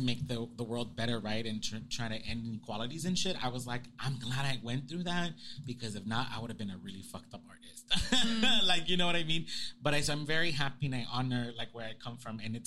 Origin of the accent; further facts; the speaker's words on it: Los Angeles, California, United States; I mean, born and raised in South Central. We were just talking about that, right? You know, went to Normandy Avenue Elementary.